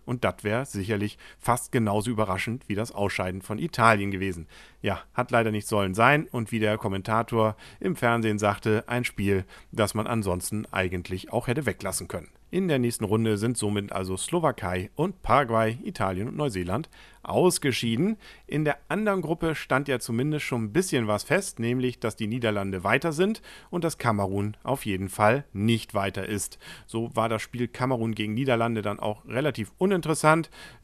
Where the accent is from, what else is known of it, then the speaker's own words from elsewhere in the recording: North Germany, Germany; als Norddeutscher hatte ich ja durchaus insbesondere Sympathien für Dänemark.